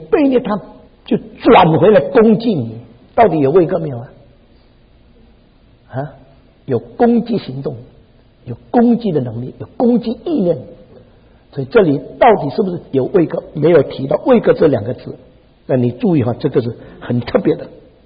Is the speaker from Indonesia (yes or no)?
yes; Indonesia; 这里只有我是印尼来的，